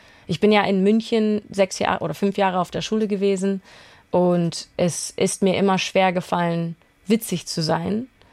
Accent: Canada; accent: Canadian; Pass her bin ich deutsch-britisch, aber jetzt kommt die Schwierigkeit. Ich bin in Kanada aufgewachsen und habe einen kanadischen Akzent.

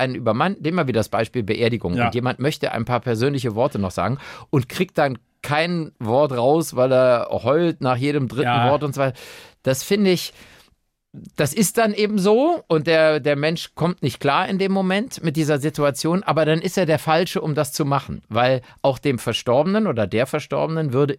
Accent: Rhineland, Germany; also ich bin ja als Rheinländer, wir gelten ja eh als gefühlsduselig

